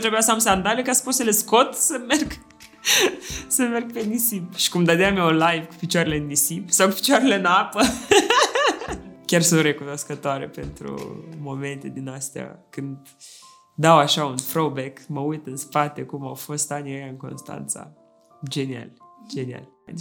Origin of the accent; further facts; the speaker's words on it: Moldova; că sunt moldoveancă sau că vin de peste Prut.